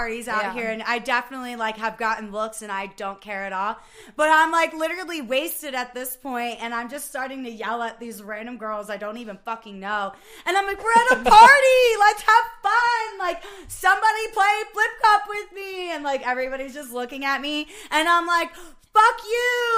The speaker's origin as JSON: {"language": "English", "town": "Atlantic City", "region": "New Jersey", "country": "United States", "tie": "born or raised there", "said": "I was born in Atlantic City, New Jersey."}